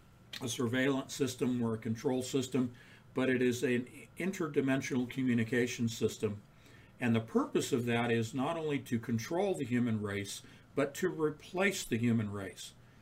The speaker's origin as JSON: {"language": "English", "region": "California", "country": "United States", "tie": "born or raised there", "said": "I grew up in the area. I grew up in the Bay Area, went to school at Berkeley."}